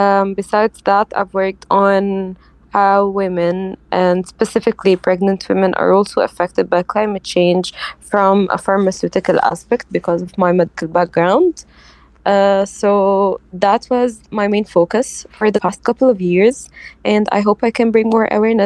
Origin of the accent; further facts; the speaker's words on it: Alexandria, Alexandria Governorate, Egypt; As she just said, I'm from Egypt, specifically from Alexandria, which is the coastal city of Egypt.